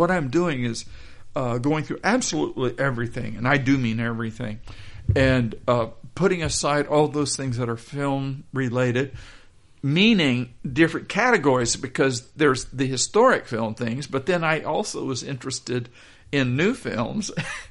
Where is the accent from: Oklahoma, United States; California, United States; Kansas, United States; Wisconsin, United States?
Kansas, United States; I wrote a brief note saying I'm from Kansas, mm-hmm. you know, in L.A. for the summer, and I'd love to talk with you.